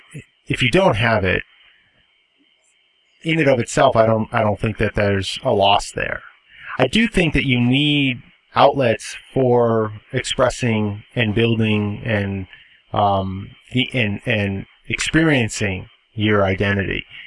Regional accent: Boston, Massachusetts, United States; moved away; because I grew up in Boston. Now, I haven't lived in Boston for 20 years.

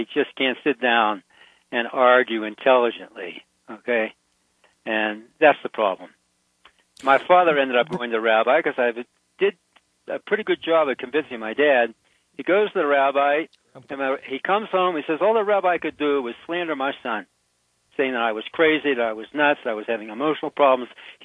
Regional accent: Pittsburgh, Pennsylvania, United States; born there; I was born in Pittsburgh.

